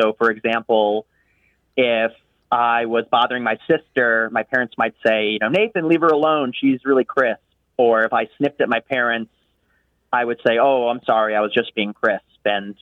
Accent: Chicago, Illinois, United States; So I grew up in Chicago, and my parents would often take us on road trips down to Florida to go to like Disney World or something like that.

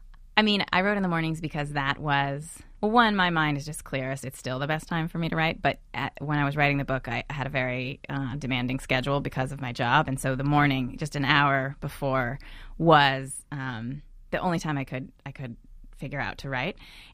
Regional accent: California, United States; I was learning from my experience growing up in California

